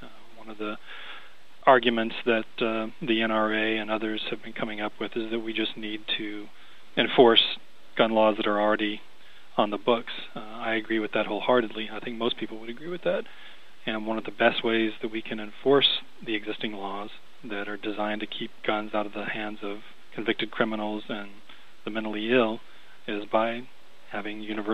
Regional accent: North Little Rock, Arkansas, United States; I grew up in Arkansas. I still consider it my home state, even though I haven't lived there in quite some time. My family moved to Arkansas when I was about 6 years old. I lived there through high school.

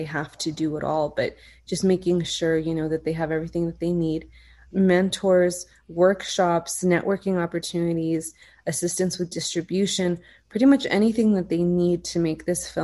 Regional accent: El Paso, Texas, United States; also born or lived in San Francisco; I'm originally from El Paso, but I was in San Francisco for 12 years. And I moved back in 2011

